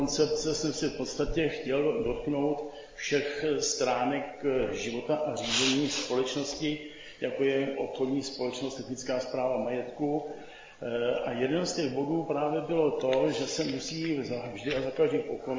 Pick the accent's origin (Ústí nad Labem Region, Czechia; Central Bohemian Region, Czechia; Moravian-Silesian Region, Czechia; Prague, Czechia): Ústí nad Labem Region, Czechia; Most; born there; narodil jsem se v Mostě a v Mostě a v širokém okolí také působím vlastně po celou dobu svého aktivního života